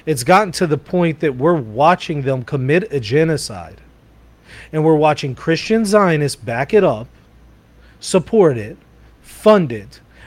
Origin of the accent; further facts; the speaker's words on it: Israel; Growing up in Israel, that's all I ever heard of was the Holocaust.